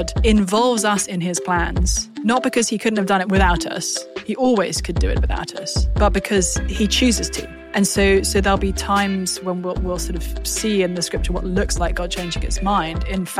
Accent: United Kingdom; So I know you're talking about the weather to make me feel comfortable as a Brit.

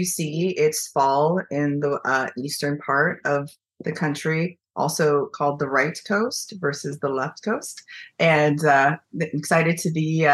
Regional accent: Eugene, Oregon, United States; English is a second language; I grew up in Eugene, and it was really interesting that the folks that kind of took us under their wing, like taught my parents English, babysat me, helped us acclimate to American culture

